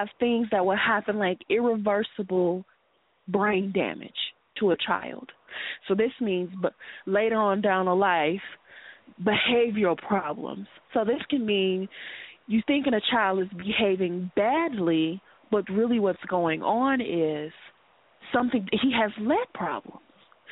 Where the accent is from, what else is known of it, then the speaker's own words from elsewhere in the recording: United States; I personally feel like me being American, and I feel like I live in a third world country right now.